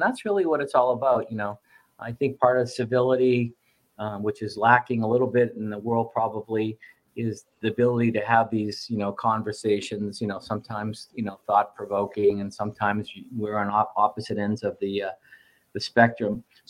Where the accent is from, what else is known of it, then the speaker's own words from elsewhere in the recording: Boston, Massachusetts, United States; now in New Hampshire, United States; I grew up in the Boston area, like going 3 miles takes an hour